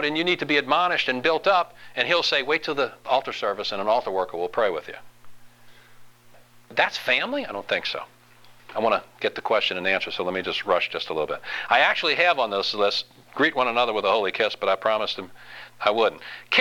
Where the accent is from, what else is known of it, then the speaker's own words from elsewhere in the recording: Louisiana, United States; I know it's not politically correct. I'm from Louisiana. I'm going to use this word.